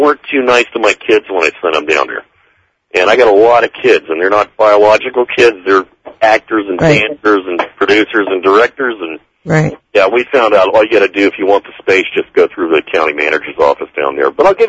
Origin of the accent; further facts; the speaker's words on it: Key West, Florida, United States; I'm from Key West, Florida, originally.